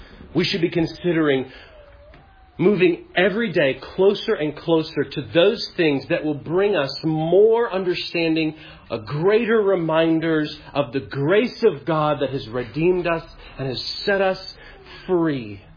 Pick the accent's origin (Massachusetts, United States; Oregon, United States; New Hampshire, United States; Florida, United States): Florida, United States; accent: Florida; Got to get my Florida accent back.